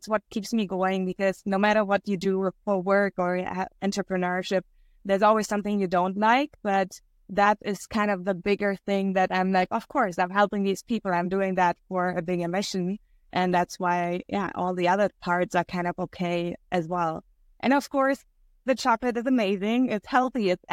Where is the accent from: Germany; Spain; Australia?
Germany; moved away as an adult; now in Vancouver, California, United States; So I'm originally from Germany and I came here in 2015.